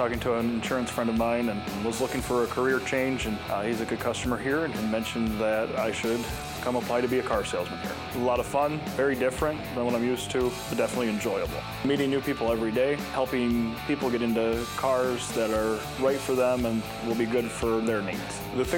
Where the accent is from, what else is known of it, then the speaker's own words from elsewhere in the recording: Owendale, Michigan, United States; from Owendale.